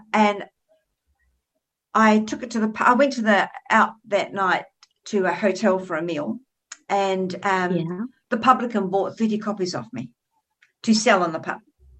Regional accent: New Zealand; I come from New Zealand.

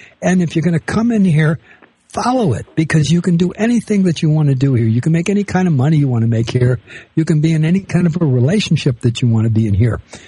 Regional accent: United States; I'll give you what my personal definition of an American is, because I'm an American. I love my country.

